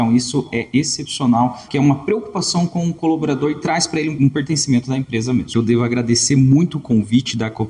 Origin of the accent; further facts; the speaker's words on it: Ubiratã, Paraná, Brazil; Sou de Ubiratã, sou filho de Ubiratã